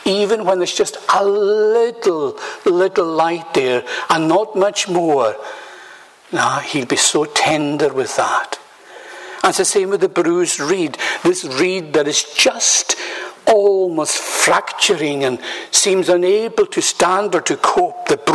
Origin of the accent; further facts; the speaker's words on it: Lewis, Scotland, United Kingdom; You know, I grew up in Lewis. And in my younger day, we didn't have electricity in the house.